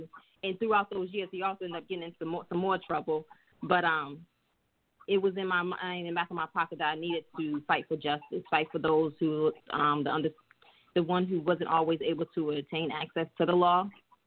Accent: Alabama, United States; also born or lived in Boston; But since we're originally from Alabama, we would come down here in the summertime, and we would meet.

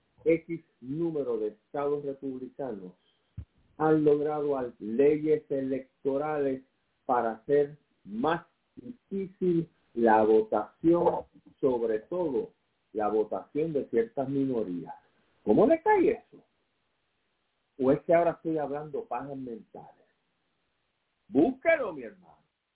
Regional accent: Puerto Rico; A mí como puertorriqueño no me interesa estar pegado a una nación que se va a convertir en una dictadura de derecha.

